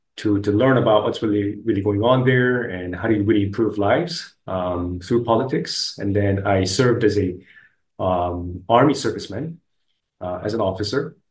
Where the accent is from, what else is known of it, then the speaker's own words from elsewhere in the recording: Philippines; you know, I grew up in the Philippines, and as a Korean, you know, Korea used to be one of the poorest countries in the world.